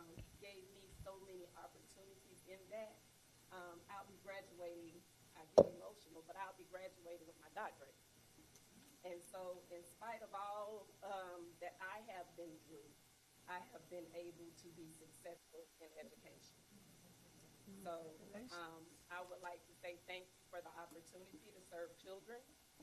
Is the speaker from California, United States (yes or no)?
no; Atlanta, Georgia, United States; now in Baton Rouge, United States; I come to you by way of Atlanta, Georgia. I've been in Louisiana since about 2017. I was recruited from Atlanta, worked in Shreveport a couple of years ago